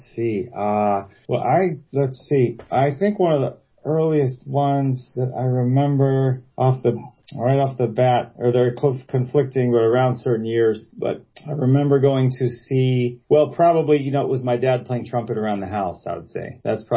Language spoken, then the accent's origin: English; Pittsburgh, Pennsylvania, United States; moved away as an adult; also born or lived in Boston / Portland / Denver; now in Chicago, United States; Yeah, well, I've been here like 20 years with my wife, but we're both from Pittsburgh originally. You know, we've rambled around, you know, Boston and Portland, Oregon, and Denver and stuff.